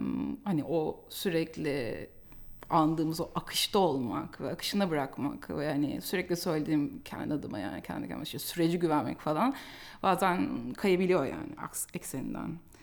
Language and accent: Turkish; Istanbul, Turkey; İstanbul'da doğdum, büyüdüm. Küçük bir çekirdek aile. Tek çocuğum, kardeşim yok. İşçi bir ailede büyüdüm. Çok çalışan, az kazanan bir anne babanın çocuğu olarak.